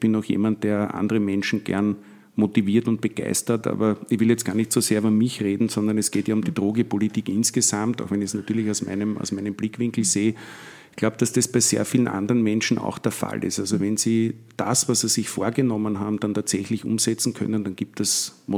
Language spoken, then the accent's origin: German; Vienna, Austria; Ich komme selber aus dem Gemeindebau in Wien, also aus Wien-Donnerstadt, aus einem Flächenbezirk.